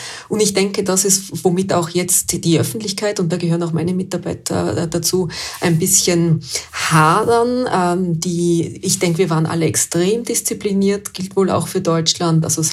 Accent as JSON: {"language": "German", "country": "Austria", "said": "Und gerade als Österreicher"}